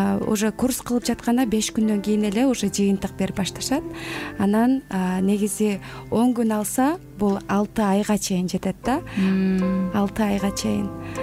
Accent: Taldybulak, Talas Region, Kyrgyzstan; Мен негизи Таластын кызы болом. Анан ошо Талас райондогу ошо Талдыбулак деген айылда негизи туулуп өскөн ошол жерде.

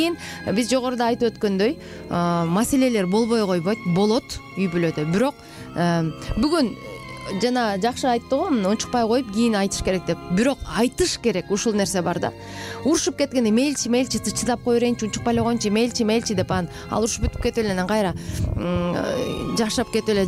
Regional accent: Jalal-Abad, Jalal-Abad Region, Kyrgyzstan; менин кайын журтум атбашыдан, өзүм Жалал Абаддан.

